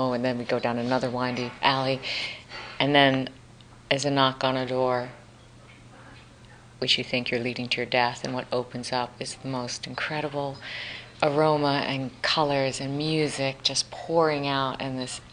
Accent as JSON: {"language": "English", "region": "New York", "country": "United States", "said": "but as a New Yorker too"}